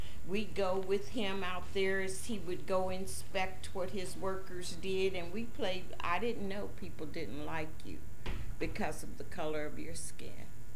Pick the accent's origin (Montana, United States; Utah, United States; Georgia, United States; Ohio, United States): Ohio, United States; Dayton; Like I said, you know, I grew up in Dayton. I didn't know people didn't like people because of the color of their skin. I'd never been down south until I was an adult.